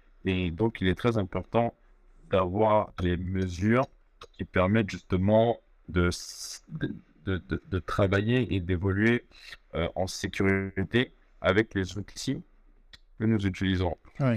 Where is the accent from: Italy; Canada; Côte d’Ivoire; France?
Côte d’Ivoire; je suis ivoirien.